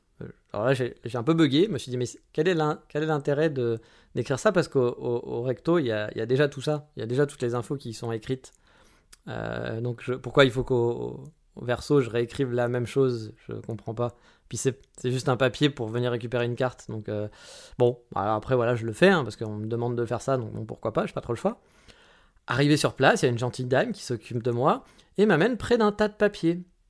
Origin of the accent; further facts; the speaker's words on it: France; now in Japan; Mais en tant que Français, je me sens obligé un peu de râler